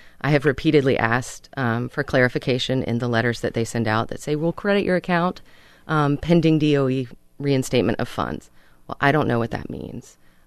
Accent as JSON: {"language": "English", "town": "Charlotte", "region": "North Carolina", "country": "United States", "said": "I own my own business. I live in Charlotte. I'm from Charlotte."}